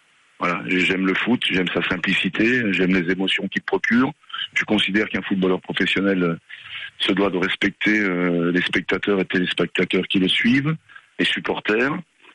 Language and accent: French; France; On avait une chance en tant que Français